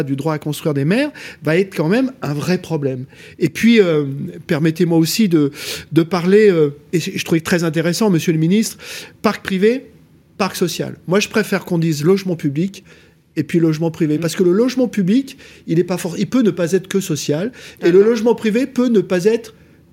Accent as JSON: {"language": "French", "town": "Grenoble", "region": "Auvergne-Rhône-Alpes", "country": "France", "said": "Moi, je viens de Grenoble."}